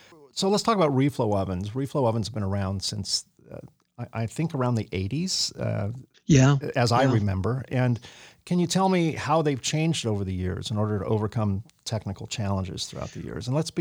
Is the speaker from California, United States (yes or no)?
yes; California, United States; And, you know, I grew up in California. We don't have large swaths of land, you know, that houses are built on like other parts of the country.